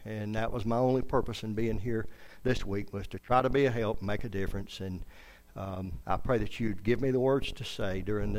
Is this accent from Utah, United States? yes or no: no; South Carolina, United States; also born or lived in Augusta, Georgia; now in North Carolina, United States; I am from South Carolina originally. I was born in Augusta, Georgia.